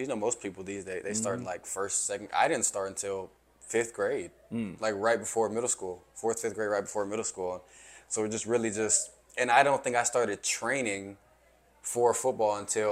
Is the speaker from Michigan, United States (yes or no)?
no; Georgia, United States; I just played soccer first, but I grew up in Georgia. I'm 19 years old right now.